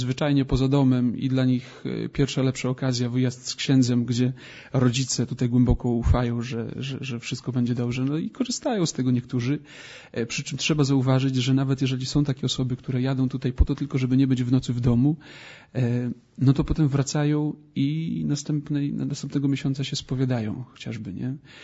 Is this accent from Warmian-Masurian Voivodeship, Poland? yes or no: no; Kodeń, Lublin Voivodeship, Poland; W ogóle pochodzę z Kodnia i mój ojciec wywodzi się z Kodnia, moja babcia, więc znam to miejsce doskonale i jest ono w bardzo szczególnym takim miejscu w moim sercu.